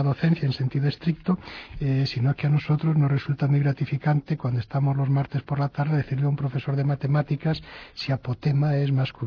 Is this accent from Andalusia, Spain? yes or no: no; Galicia, Spain; como gallegos acostumbrados a ser una lengua minorizada